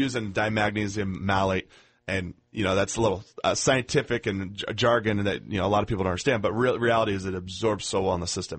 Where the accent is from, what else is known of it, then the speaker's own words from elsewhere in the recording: San Diego, California, United States; this is interesting to me because I'm from San Diego